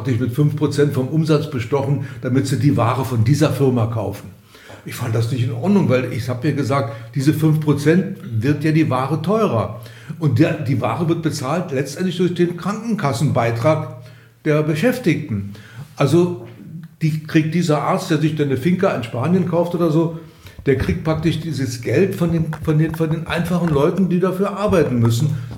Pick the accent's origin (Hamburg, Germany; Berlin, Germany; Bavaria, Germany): Berlin, Germany; Ich bin ja in Berlin geboren, 1943. Als die Mauer gebaut wurde, 1961, war ich bereits 18 und bis dahin war ich in beiden Stadtteilen zu Hause, im Westen wie im Osten